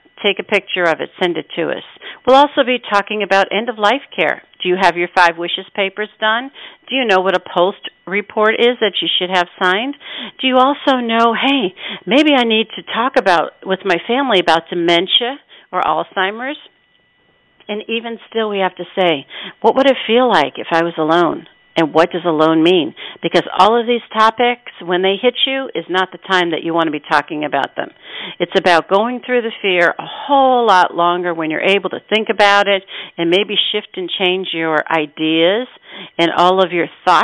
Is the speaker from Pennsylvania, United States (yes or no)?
yes; Pennsylvania, United States; I grew up in Pennsylvania in the mountains, I'll tell you.